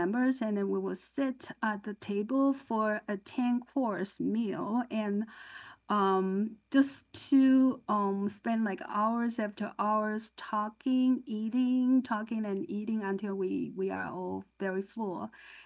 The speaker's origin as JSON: {"language": "English", "country": "Taiwan", "tie": "born or raised there", "said": "When I grew up in Taiwan"}